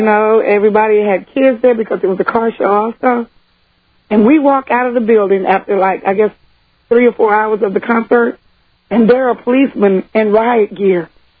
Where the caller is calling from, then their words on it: Dallas, Texas, United States; I'm calling from Texas.